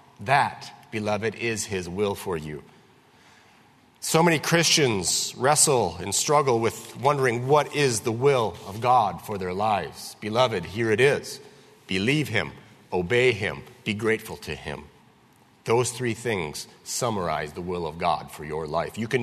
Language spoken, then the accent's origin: English; Wisconsin, United States; like where I grew up in Wisconsin, I lived along the St. Croix River